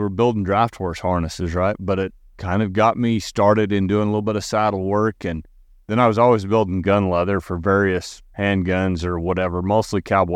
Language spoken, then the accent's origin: English; Utah, United States; born there; So I kind of claim it as my honest-to-goodness home state, even though I was born in Utah.